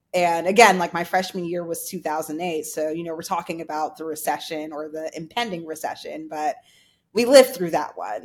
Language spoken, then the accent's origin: English; North Carolina, United States; Yeah, I think growing up in North Carolina as someone that is Black and Latina was quite interesting.